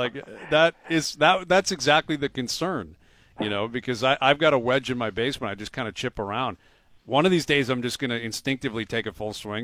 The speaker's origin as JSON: {"language": "English", "town": "Toronto", "region": "Ontario", "country": "Canada", "tie": "born or raised there", "said": "Yeah, like around Young and Lawrence."}